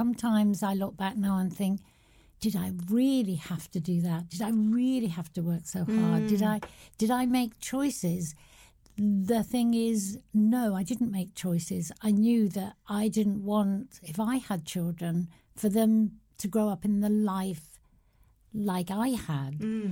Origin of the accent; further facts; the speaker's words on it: Manchester, North West England, United Kingdom; now in London, United Kingdom; Yeah, I'm a northern girl through and through. Yes. Yeah, I don't know. My accent sort of diminished somewhere along the way in my years of being